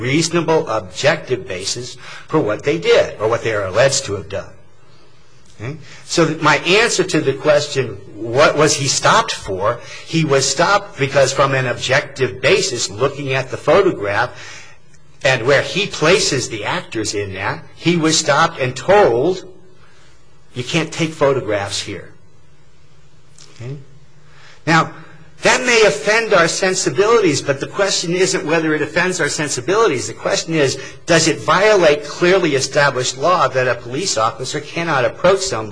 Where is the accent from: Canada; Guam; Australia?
Guam; moved away; I come from Guam, I come up here and I see all these smoking, no smoking, you can't smoke anywhere